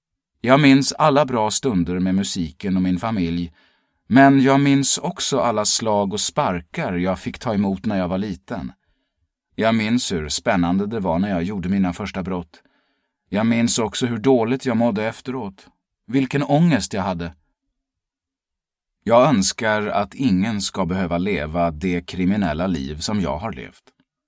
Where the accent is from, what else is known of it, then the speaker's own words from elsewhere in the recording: Stockholm, Stockholm County, Sweden; Jag växte upp i Bagarmossen, en förort till Stockholm.